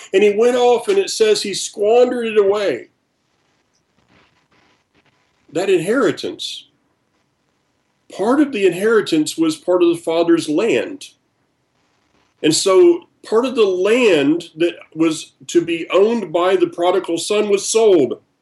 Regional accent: the South, United States; I'm from the South.

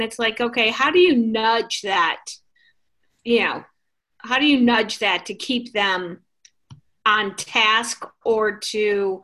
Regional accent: Phoenix, Arizona, United States; from Phoenix.

